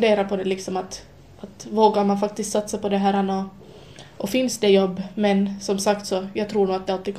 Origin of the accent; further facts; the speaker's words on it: Karis, Uusimaa, Finland; Jag har alltid bott i Karis. Jag känner mig hemma i Karis. Och jag trivs i den här lilla staden.